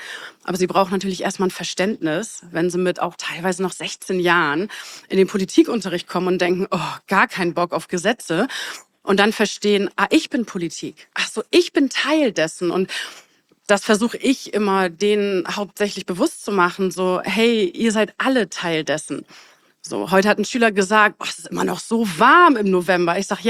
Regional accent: Bremerhaven, Bremen, Germany; Ich komme aus Bremerhaven, aber mir geht's gut.

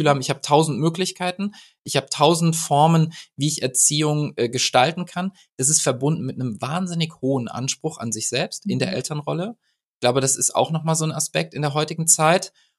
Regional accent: West Germany, Germany; ich bin in Westdeutschland groß geworden

